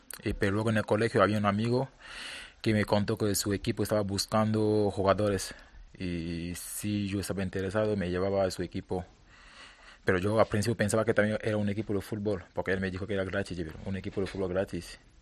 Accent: Cameroon; No, normalmente de pequeño, normalmente en Camerún, todos los niños queremos jugar fútbol.

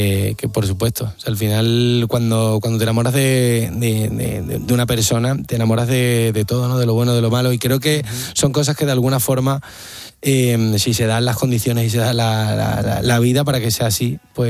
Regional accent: Seville, Andalusia, Spain; Y yo soy de Sevilla, en Sevilla flipas.

